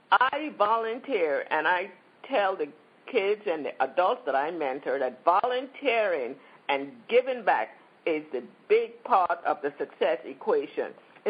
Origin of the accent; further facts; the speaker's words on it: Saint Thomas, U.S. Virgin Islands; I'm from the Virgin Islands, St. Thomas, U.S. Virgin Islands originally.